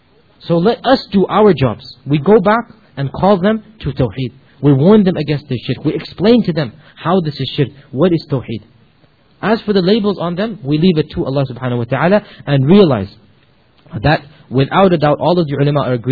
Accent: Pakistan; And I'm speaking as a Pakistani, I'm not putting down these societies and cultures. I'm myself in front of one of these countries.

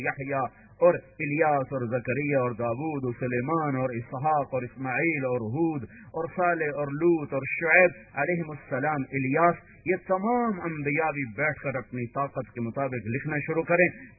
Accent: Pakistan; born there; نہ میں اپنی طاقت سے بنا، نہ آپ اپنے ارادے سے بنے، نہ میں پاکستان میں پیدا ہوا

